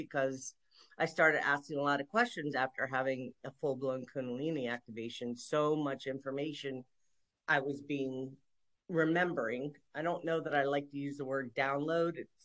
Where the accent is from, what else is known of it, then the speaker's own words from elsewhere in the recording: Takoma Park, Maryland, United States; I was born and raised in Maryland and born at the Tacoma Park Washington and Venice Hospital, which was called Sanctuary back then.